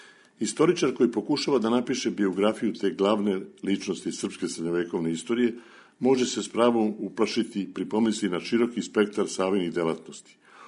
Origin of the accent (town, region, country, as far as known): Serbia